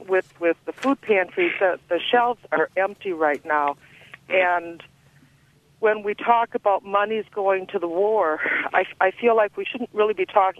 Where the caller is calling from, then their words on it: Eau Claire, Wisconsin, United States; Hi. Okay, I'm from Eau Claire, and I'm calling